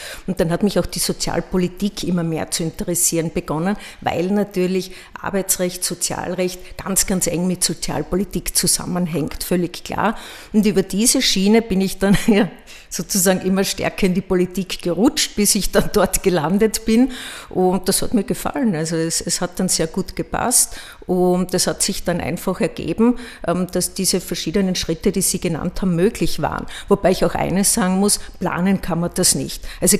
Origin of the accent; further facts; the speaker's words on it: Bad Gleichenberg, Styria, Austria; now in Graz, Austria; würde ich sagen, meine Heimat sind Bad Gleichenberg und Graz. Also ich habe sozusagen 2 Heimaten. Ich komme aus Bad Gleichenberg und lebe in Graz.